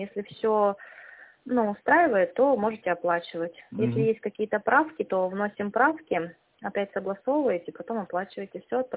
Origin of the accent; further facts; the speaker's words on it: Irkutsk, Irkutsk Oblast, Russia; Нет, мы из Иркутска.